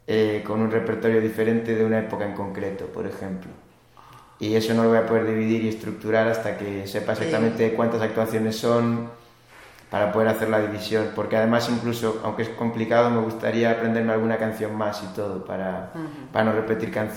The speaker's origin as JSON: {"language": "Spanish", "country": "Spain", "said": "soy de España, tengo 30 años"}